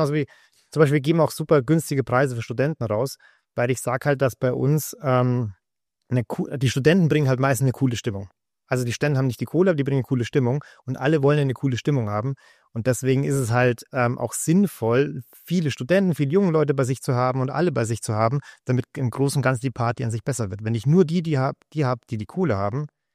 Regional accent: Sauerlach, Bavaria, Germany; ich war bis zur 6. Klasse, war ich auf der einen Schule in Sauerlach bei uns, wo ich aufgewachsen bin.

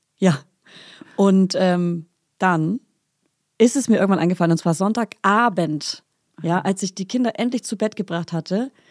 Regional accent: Bavaria, Germany

